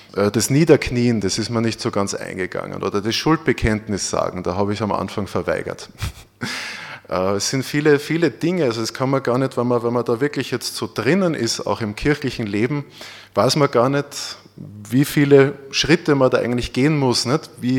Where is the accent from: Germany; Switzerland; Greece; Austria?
Austria; Neunkirchen, Lower Austria; Und also ich komme aus Neunkirchen, südlich von Wiener Neustadt. Wir wohnen da, oder meine Eltern wohnen jetzt noch in einer kleinen Ortschaft neben Neunkirchen.